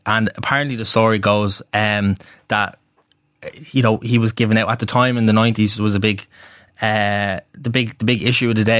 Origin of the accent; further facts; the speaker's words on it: Tallaght, County Dublin, Ireland; Yeah, so I grew up in Talla. My man and I are both Talla heads, and we grew up kind of in an area just kind of West Talla, just on the periphery of Jobstown.